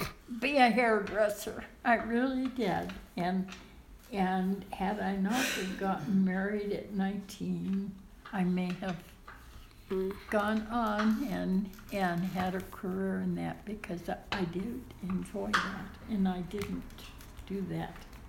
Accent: the Dakotas, United States; You know, when we grew up, when I grew up in the Dakotas, my parents came from large family, both of them.

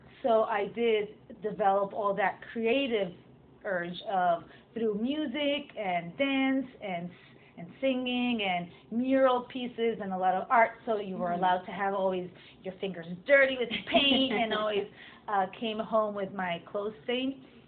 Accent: Uruguay; English is a second language; moved away as an adult; now in United States; my life, I lived in Uruguay, which is a Spanish-speaking country.

